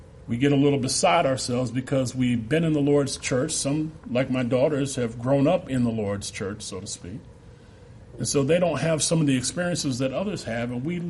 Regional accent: Seattle, Washington, United States; also born or lived in Portland, United States / Riverside, United States / Oklahoma City, United States / Chicago, United States; I'm originally from Seattle, by the time I was 14, I lived in Portland, Oregon, Rubidoux, California, Riverside, California, Oklahoma City, back to Riverside, back to Seattle, back to Oklahoma, to Chicago by 14 years of age.

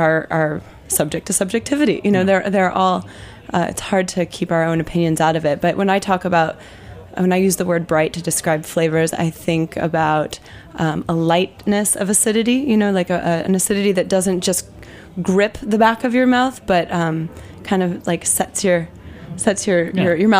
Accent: Champaign-Urbana, Illinois, United States; There's a place in actually my hometown, Illinois. It's called Champaign-Urbana, Illinois.

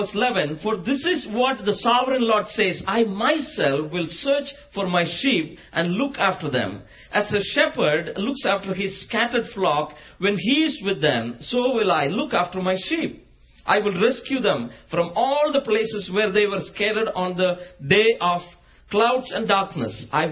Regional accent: India; moved away; When I came from India here, everyone was saying cool, and I was thinking, what is this?

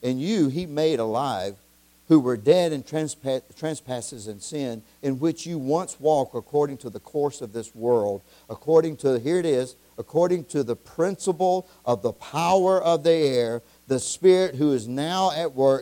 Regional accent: the South, United States; accent: southern; That is my southern accent.

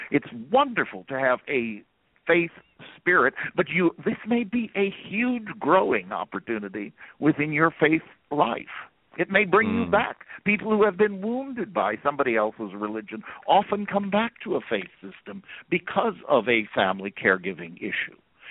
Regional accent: New York City, New York, United States; I am a New Yorker who can say, that's not for me.

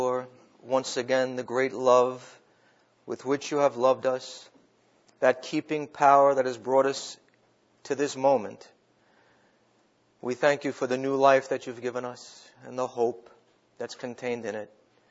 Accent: Long Island, New York, United States; Now, I came from New York on Long Island. We were about 0 feet above sea level

